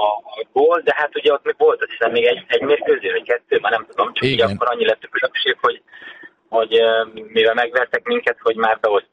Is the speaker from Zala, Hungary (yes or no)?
yes; Zalaegerszeg, Zala, Hungary; Zalaegerszegiként megéltem azt, hogy amikor felújították a stadiont